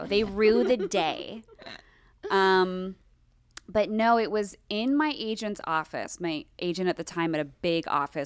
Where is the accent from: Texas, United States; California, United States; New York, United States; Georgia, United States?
California, United States; Los Angeles; I grew up in Los Angeles.